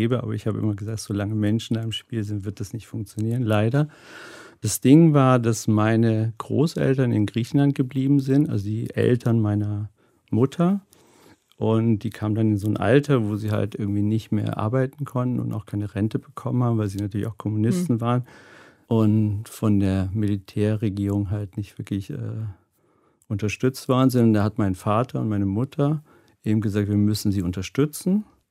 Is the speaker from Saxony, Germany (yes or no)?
yes; Dresden, Saxony, Germany; now in Berlin, Germany; wir kommen ja aus Dresden. Es hieß ja damals auch das Tal der Ahnungslosen. Also wir haben ja auch kein Westfernsehen empfangen.